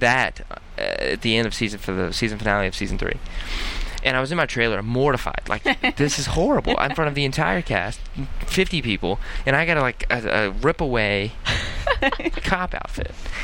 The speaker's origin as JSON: {"language": "English", "region": "Kentucky", "country": "United States", "tie": "born or raised there", "said": "I grew up in Kentucky sports world, played every sport you could play as a kid"}